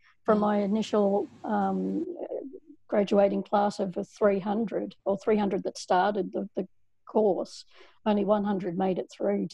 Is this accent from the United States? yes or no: no; Frankston, Victoria, Australia; And ironically, my first grad program that I got was in my hometown. So I thought, that's just hilarious. So I ended up getting my first job at Frankston Hospital, which is now part of Peninsula Health Network in Victoria.